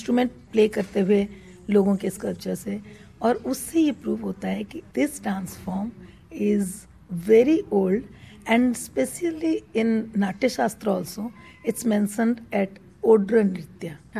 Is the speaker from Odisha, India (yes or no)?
yes; Odisha, India; मैं ओडिशा में पैदा हुई हूँ, उड़ीसा में पली बड़ी हूँ, और 6 साल के उम्र से मेरे पेरेंट्स ने मुझे ओडिसी के साथ